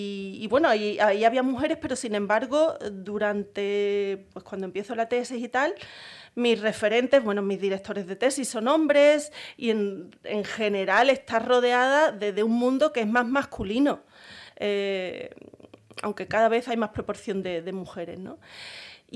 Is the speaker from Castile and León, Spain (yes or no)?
no; Coria del Río, Andalusia, Spain; moved away as an adult; also born or lived in Seville / Madrid; yo soy de Sevilla, bueno, nací en Sevilla, pero viví durante mi infancia hasta los 18 años en Coria del Río y luego me fui a Madrid a estudiar física